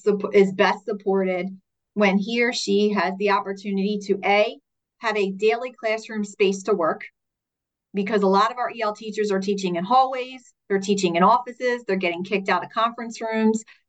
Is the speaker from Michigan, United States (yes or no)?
no; Philadelphia, Pennsylvania, United States; I come from Philadelphia, which I lovingly say is sometimes the fastest speaking, most impatient part of the country.